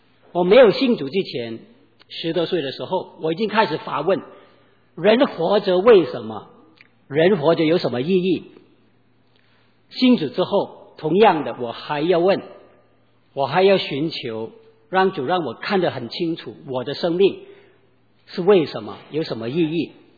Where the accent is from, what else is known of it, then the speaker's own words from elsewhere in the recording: Hong Kong; 我是在香港出生啊，大家都可能知道哈，香港是一个殖民地嘛